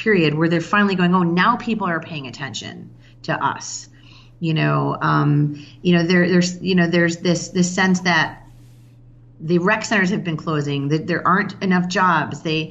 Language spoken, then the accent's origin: English; Chicago, Illinois, United States; And I've lived here for 15 years, you know, so it's almost been kind of my hometown. I'm from Chicago originally.